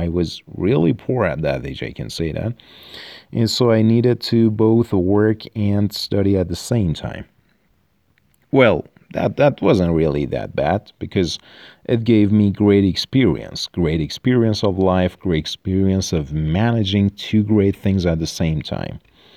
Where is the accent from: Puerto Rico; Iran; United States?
Iran; Tehran, Tehran Province; born there; English is a second language; actually, and right now, while I'm recording this podcast, I'm 33 years old. I was born in Tehran, and at the age of 16 or 17, I understood that I'm really crazy about English.